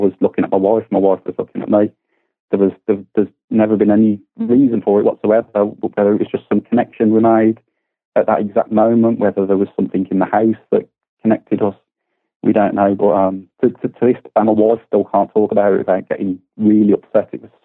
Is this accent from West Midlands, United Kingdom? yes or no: yes; Birmingham, West Midlands, United Kingdom; moved away as an adult; now in Lincoln, United Kingdom; I moved from Birmingham when I was about 30. My wife lives in Lincoln. So I've kind of moved up here now, and Lincoln's been my home ever since.